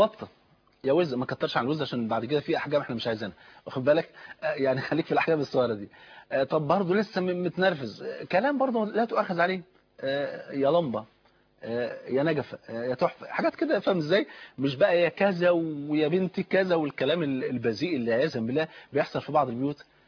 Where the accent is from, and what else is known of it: Egypt